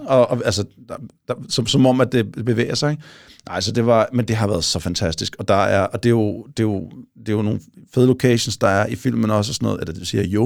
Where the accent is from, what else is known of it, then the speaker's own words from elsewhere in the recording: Amager, Capital Region of Denmark, Denmark; det var at skyde det på Amager, hvor jeg er fra